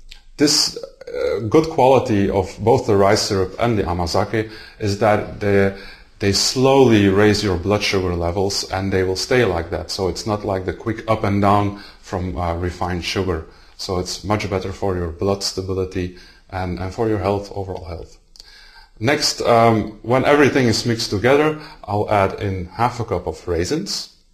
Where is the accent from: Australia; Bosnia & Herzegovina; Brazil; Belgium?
Belgium; I'm from Belgium